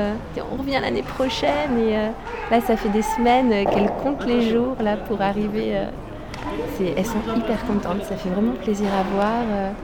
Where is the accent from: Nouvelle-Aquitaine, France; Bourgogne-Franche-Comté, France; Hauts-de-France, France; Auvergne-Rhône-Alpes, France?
Nouvelle-Aquitaine, France; On vient de Dordogne.